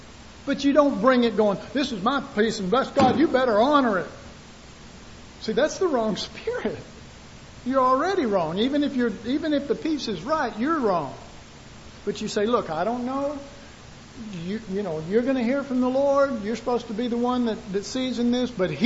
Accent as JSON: {"language": "English", "region": "Texas", "country": "United States", "said": "There's some advantages of being Texan."}